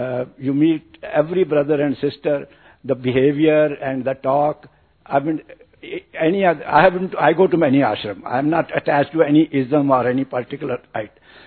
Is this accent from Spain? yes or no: no; India; moved away as an adult; now in Singapore; I'm from India only, originally. But since 91, I have been living in Singapore, and now I'm a Singapore citizen.